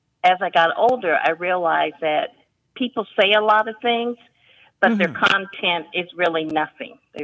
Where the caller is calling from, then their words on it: Huntsville, Alabama, United States; I'm calling from Huntsville, Alabama.